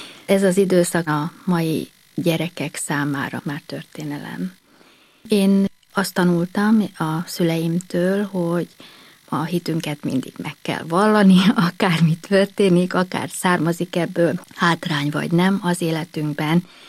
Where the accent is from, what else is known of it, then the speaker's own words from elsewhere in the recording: Budapest, Hungary; Budapesti voltam világéletemben. A 9. kerületi Bakástéri templom mellett nevelkedtem fel, teljesen mély katolikus vallásos családban.